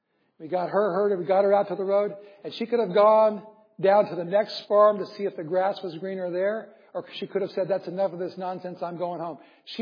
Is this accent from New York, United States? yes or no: no; Iowa, United States; So growing up in Iowa, working for that farmer my senior year, I did all sorts of things.